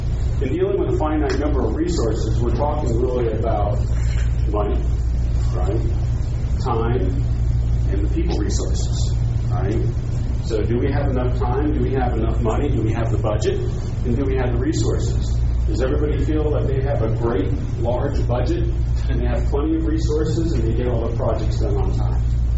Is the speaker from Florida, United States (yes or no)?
yes; Florida, United States; By the way, some Redmond jokes, by the way, I'm from Florida. I was born and raised there.